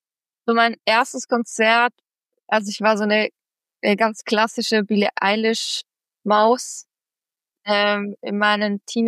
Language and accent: German; Lower Austria, Austria; ich komme aus einem Dorf in Niederösterreich und habe aber meine ganze Jugend eigentlich in Wien verbracht und auch meine Kindheit auch.